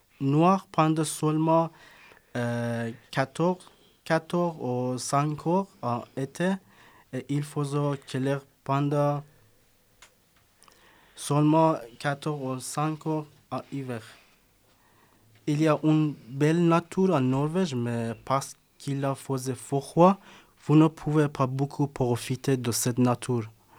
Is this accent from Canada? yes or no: no; Iran; French is a second language; now in Grenoble, France; Et je viens d'Iran. J'habite à Grenoble depuis 7 mois. J'apprends le français à l'université à Grenoble-Alpes.